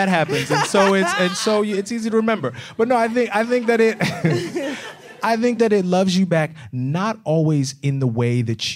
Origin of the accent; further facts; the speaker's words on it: Philadelphia, Pennsylvania, United States; I mean, I grew up in Philly, real talk.